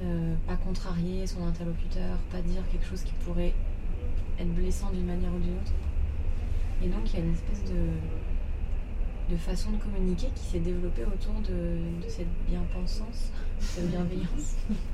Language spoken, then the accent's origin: French; Paris, Île-de-France, France; accent: Parisian; moi à Paris, lui à Montréal, il est frappé par mon accent parisien.